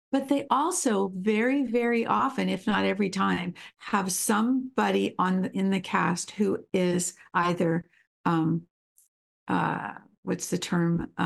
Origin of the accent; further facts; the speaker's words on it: England, United Kingdom; now in United States; I'm from England, and I just love listening to those accents.